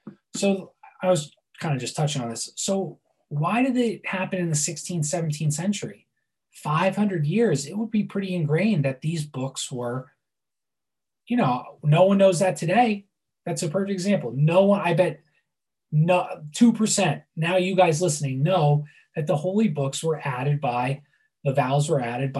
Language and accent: English; Northeast, United States; I'm from the Northeast. There's like places called that are Aliquippa, Tamaqua, all these Native American words.